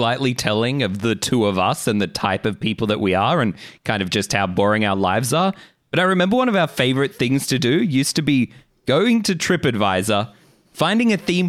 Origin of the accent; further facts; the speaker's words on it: Australia; the things you do as an Australian whilst you wait for your next theme park trip